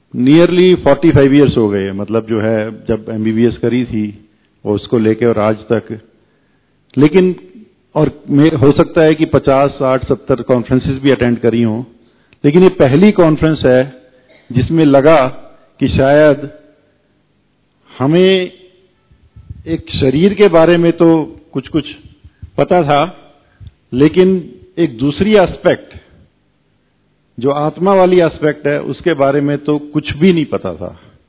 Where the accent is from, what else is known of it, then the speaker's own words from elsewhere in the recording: Delhi, India; मैं दिल्ली से आया हूं।